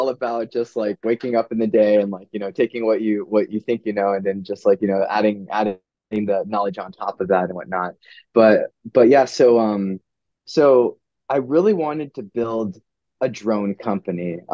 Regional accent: Austin, Texas, United States; So I grew up here in Austin. Both my parents were graduate students at the University of Texas.

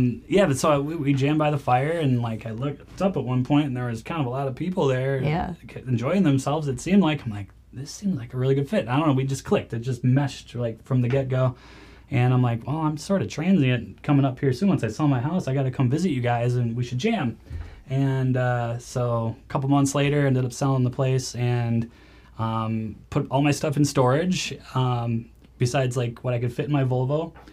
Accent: Wisconsin, United States; also born or lived in Chicago, United States; I'm from Wisconsin originally. I lived in Chicago and worked there

